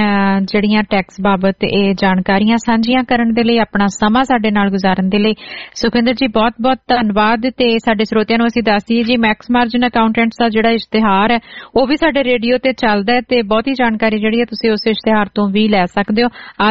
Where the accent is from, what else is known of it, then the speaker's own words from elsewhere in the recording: Hoshiarpur, Punjab, India; ਸੋ ਜੀ ਮੇਰਾ ਪਿਛੋਕੜ ਵੀ ਜਿਹੜਾ ਜੀ ਉਹ ਹੁਸ਼ਿਆਰਪੁਰ ਜ਼ਿਲ੍ਹੇ ਦਾ ਹੀ ਆ।